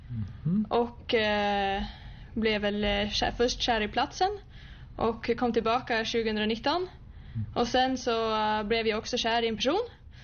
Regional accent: Östersund, Jämtland County, Sweden; now in Norway; Jag växte upp i Östersund och vi har väl inte fjäll på den måten ni har det här, men med svenska mått mätt så har vi fjäll.

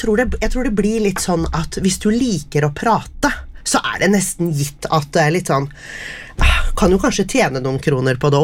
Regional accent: Moss, Østfold, Norway; I Moss, der jeg kommer fra, så har de et 17. mai-tog

